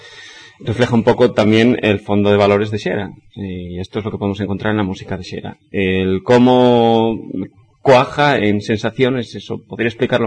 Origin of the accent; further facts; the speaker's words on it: Asturias, Spain; first language Asturian; Spanish is a second language; el asturiano es nuestra lengua materna, en realidad, y es con la que más cómodos nos sentimos